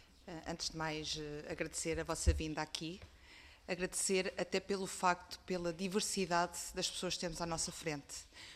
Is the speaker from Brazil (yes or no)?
no; Centro, Portugal; eu sou do Distrito de Coimbra